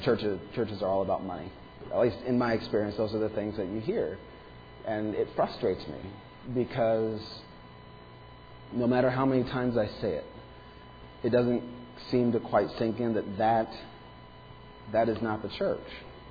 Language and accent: English; United States; And sorry, I grew up here, born and raised in America.